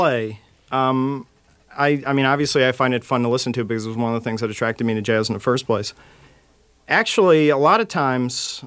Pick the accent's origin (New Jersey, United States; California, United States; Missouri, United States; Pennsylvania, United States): New Jersey, United States; also born or lived in Brooklyn, New York / Long Island; I was born in New York City. I was born in Brooklyn. Grew up in suburban New Jersey and on Long Island.